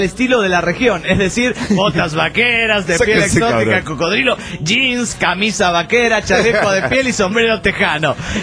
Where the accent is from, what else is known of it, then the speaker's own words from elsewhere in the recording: Reynosa, Tamaulipas, Mexico; Soy el norteño de Reynosa, Tamaulipas, México.